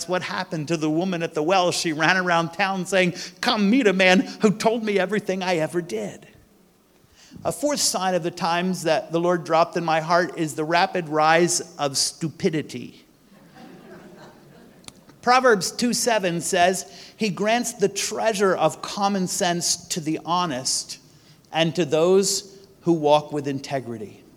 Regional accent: Philadelphia, Pennsylvania, United States; I'm just an American mutt from Philly. I eat soft pretzels with yellow mustard on them, and I like cheesesteaks.

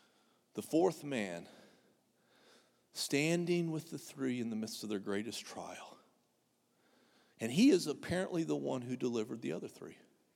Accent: Pampa, Texas, United States; I grew up in the Texas panhandle, and I know I make Pampa sound like this really, really, really small town. It really wasn't. I mean, it was like a 30,000-person oil town.

